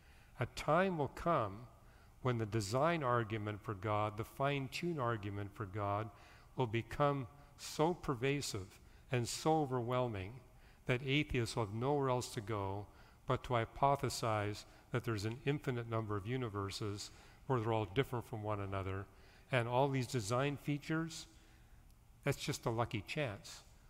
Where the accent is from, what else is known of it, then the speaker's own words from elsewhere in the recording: Canada; And I grew up in Canada. Birch trees are everywhere.